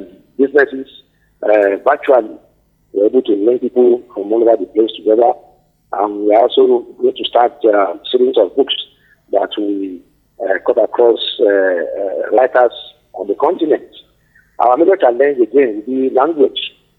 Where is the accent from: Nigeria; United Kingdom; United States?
Nigeria; actually it's in my hometown, in Nigeria